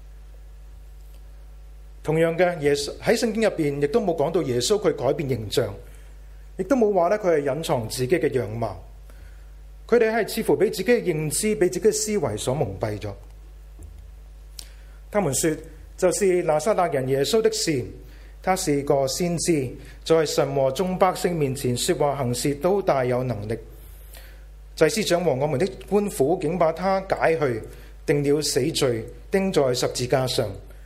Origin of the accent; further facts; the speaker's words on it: Guangdong, China; accent: Cantonese; 我们广东话说，你还好意思问的